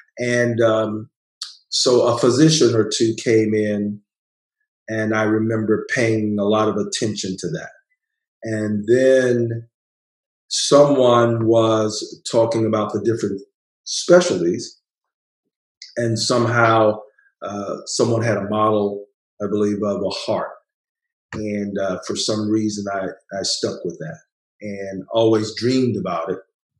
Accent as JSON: {"language": "English", "town": "Little Rock", "region": "Arkansas", "country": "United States", "lives_now": "New Orleans, United States", "said": "I came from Little Rock here to Tulane"}